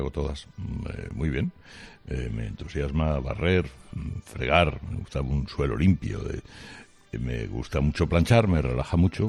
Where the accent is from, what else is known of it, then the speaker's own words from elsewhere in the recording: United Kingdom; yo soy británico, acostumbrado a venir a España.